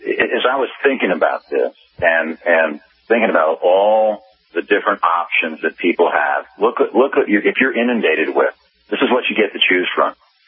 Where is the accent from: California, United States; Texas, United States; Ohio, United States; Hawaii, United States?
Texas, United States; Dallas; I'm from Dallas, and I know Dallas is a particularly very good local bar association